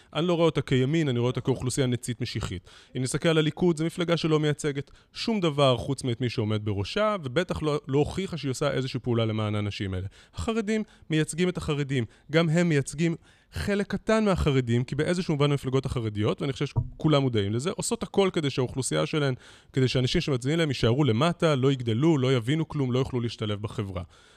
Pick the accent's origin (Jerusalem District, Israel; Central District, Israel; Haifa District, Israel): Jerusalem District, Israel; Jerusalem; אני גדלתי כילד ימני בירושלים.